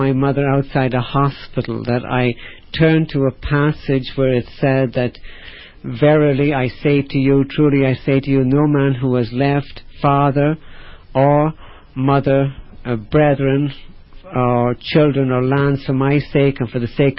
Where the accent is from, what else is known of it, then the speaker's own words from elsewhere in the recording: Dublin, Leinster, Ireland; my story begins for the most part in Ireland, and I grew up in Dublin, Ireland, but my roots go back to Northern Ireland, to County Down in particular.